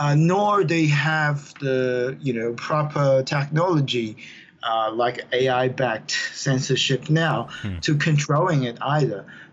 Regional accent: Shanghai, China; the Chinese police knocked on my doors in Shanghai, my hometown, grabbed my relatives, interrogate them

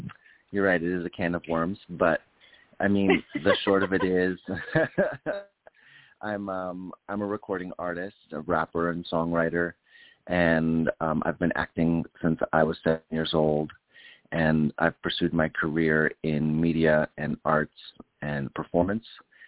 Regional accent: Oregon, United States; also born or lived in New York City / Hollywood; now in Tempe, United States; I lived in New York City for a long time. I lived in Hollywood for a while, and I come from Oregon in the Northwest, and now I'm living in Arizona.

